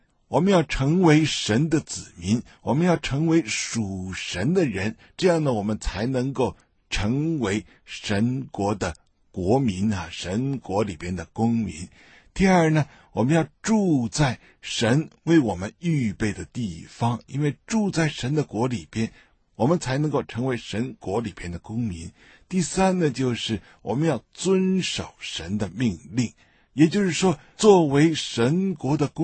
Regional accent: Beijing, China; now in Australia; 我自己呢是在北京出生北京长大的，所以我对自己的同胞呢也有一份特别的感情。后来呢1989年的时候，我有机会来到澳大利亚，在这边呢受了神学的训练。

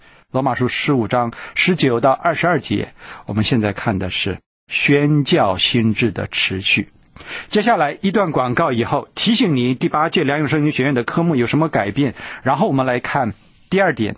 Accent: China; 其实在传统的教会里面，我们中国人所讲的就是意象。

